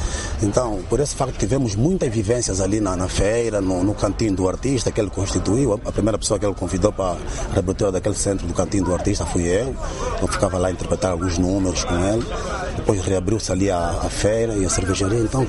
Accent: Colibeiro, Angola; first language Portuguese; Nós somos oriundos aqui do Colibeiro. Temos que estar a interpretar português, porque é a nossa língua materna

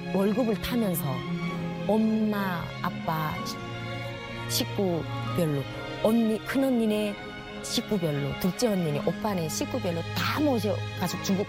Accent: North Korea; now in South Korea; 저는 탈북해서 와서 한국에 와서 가수 활동을 하고 있는 새터민 가수

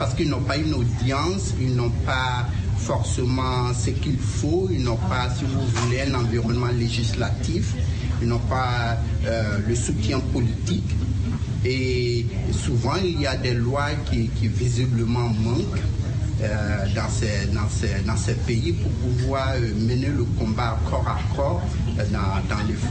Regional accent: Côte d’Ivoire; now in United States; mais en tant que ivoirien, ma culture et tout, c'est pas des choses auxquelles j'étais exposé.

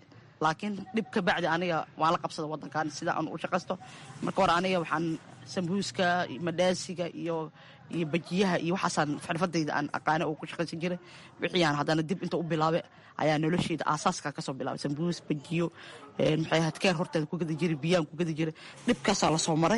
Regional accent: Mogadishu, Banaadir, Somalia; moved away; Aniga waxaan kasoo qaxay Xamar, waxaan ku dhashay degmada Shibis yaqshidna ku soo barbaaray

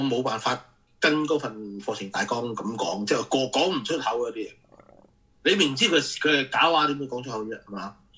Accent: Hong Kong; moved away as an adult; now in United Kingdom; 我就话我生于香港，长于香港，香港系即系培育我嘅地方。

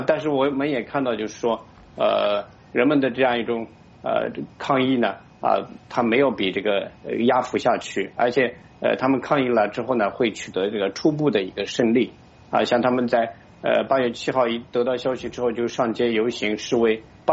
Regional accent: Qinghai, China; born there; 因为我自己呢就出生在这个青海那个地方，有个原子城啊，就是中国第一颗原子弹爆炸的那个地方

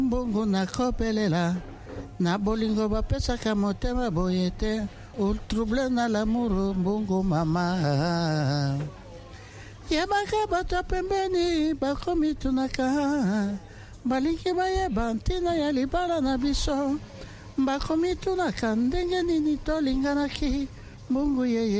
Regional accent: Kinshasa, DR Congo; also born or lived in Nairobi, Kenya; now in Europe; I'm original from Congo, Kinshasa. Yeah, I lived in Kinshasa, and then I lived in Nairobi.

